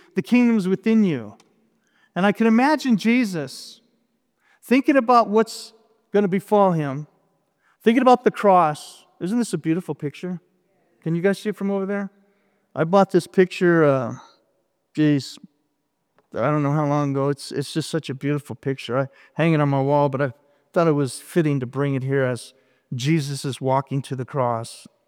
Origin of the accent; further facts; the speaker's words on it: Denver, Colorado, United States; West Denver. All over Denver. That's me. I grew up in Denver. I went to 13 different schools in Denver.